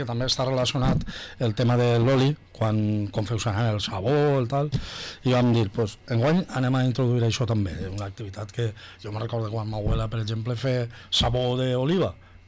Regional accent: Valencian Community, Spain; A veure, som valencians i no podem fugir d'ahir.

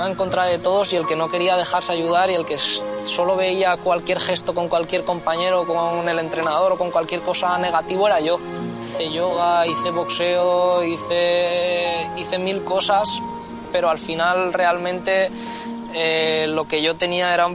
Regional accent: Castellón, Valencian Community, Spain; También yo soy un chico de Castellón, Villarreal está a 5 minutos de Castellón

